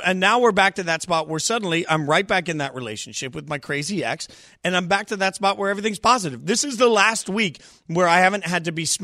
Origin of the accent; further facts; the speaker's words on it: Las Vegas, Nevada, United States; Like, I grew up in Vegas as a little kid.